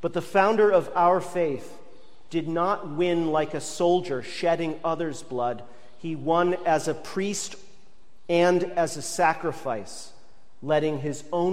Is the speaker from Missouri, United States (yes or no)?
no; Oswego, New York, United States; When I was growing up in Oswego, New York, we used to drive by a place called the Oswego Redemption Center.